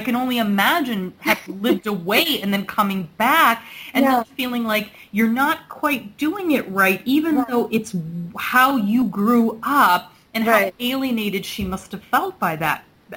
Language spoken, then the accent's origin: English; Chicago, Illinois, United States; now in Nashville, United States; I grew up in Chicago, and I moved down to Nashville for various reasons, and I'm very happy here